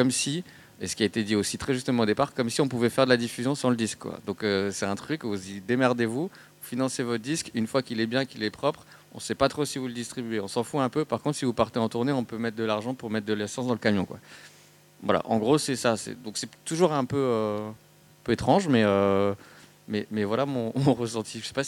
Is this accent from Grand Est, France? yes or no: yes; Strasbourg, Grand Est, France; moi je parle au départ pour l'Alsace, ensuite pour le Grand Est, parce que je viens de Strasbourg.